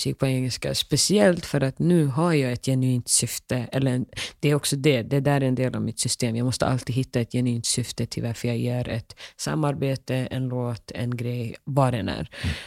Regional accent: Sweden; För att de ser mig som en svensk-somalisk kvinna som har krossat glastak i kanske den vitaste delen av världen.

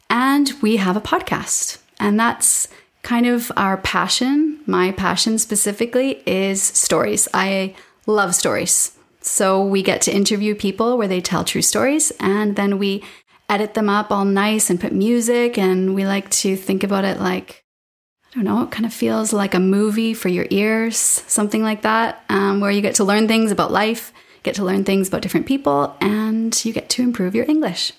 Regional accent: Canada; I am from Canada. I'm actually... This is what I grew up looking at, these mountains, the Rocky Mountains.

